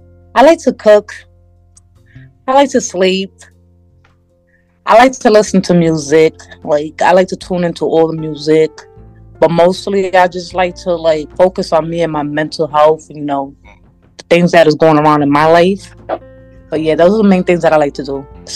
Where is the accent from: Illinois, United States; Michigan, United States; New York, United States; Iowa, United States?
New York, United States; Brooklyn; also born or lived in Bronx; So my hometown is Brooklyn, but you know, I was born and raised in the Bronx. So I'm in between. I'm the Bronx baby and I'm a Brooklyn baby.